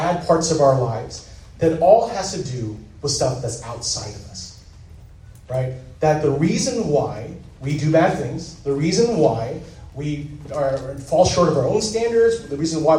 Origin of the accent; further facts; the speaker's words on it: San Francisco, California, United States; I grew up in San Francisco, right?